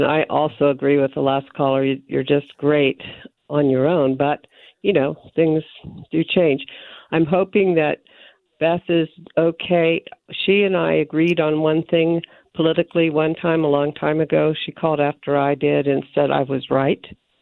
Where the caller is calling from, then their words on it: Wyoming, United States; Hi. I'm calling from Wyoming.